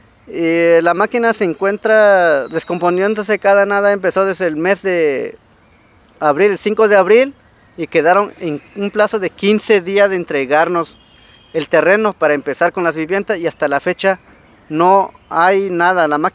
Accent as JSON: {"language": "Spanish", "town": "San Miguel Amoltepec", "region": "Guerrero", "country": "Mexico", "said": "vengo de la comunidad de San Miguel Amoltepete, el viejo municipio de Cochopa el Grande, del estado de Guerrero."}